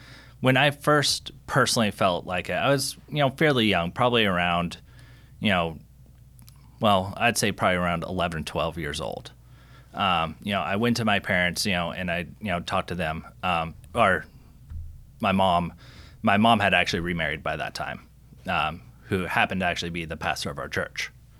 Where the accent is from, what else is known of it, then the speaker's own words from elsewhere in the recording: Washington, United States; also born or lived in Memphis / Southern California; And so, I was born in Memphis, but then he got stationed into Southern California, and we were there for about 4 years, and then transferred up to Washington State. Well, pretty much just grew up the rest of the time there.